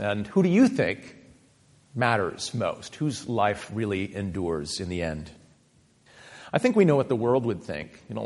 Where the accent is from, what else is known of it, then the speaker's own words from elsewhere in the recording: Massachusetts, United States; I grew up on the North Shore, and sometimes when I was young, my family would go to this restaurant in Salem called Roosevelt's.